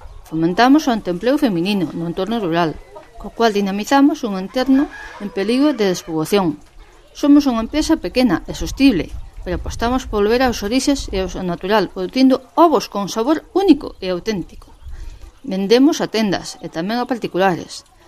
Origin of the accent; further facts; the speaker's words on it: A Estrada, Galicia, Spain; son da Estrada, pero vivo nunha aldea que se chama Remesar. É un lugar moi tranquilo, xa que está apartado, temos moito monte, campo, aire puro, silencio e moita tranquilidade.